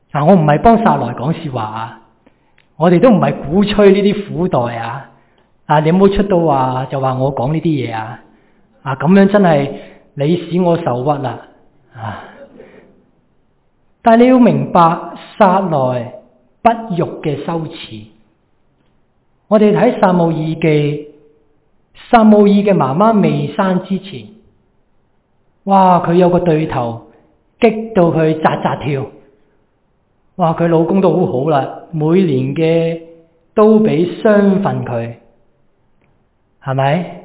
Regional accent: China; 我们中国人好识讲的嘛

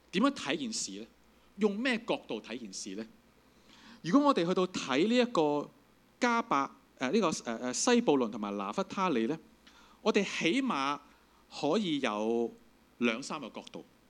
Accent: Hong Kong; 其实我们香港人不陌生这件事啊。我们香港这个地方为什么这么繁华呢？

